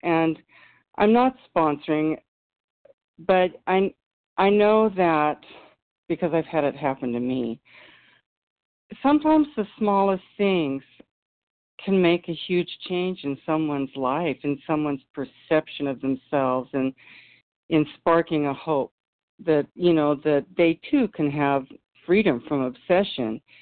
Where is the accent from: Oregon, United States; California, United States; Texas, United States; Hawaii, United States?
California, United States; Loomis; from Loomis, California.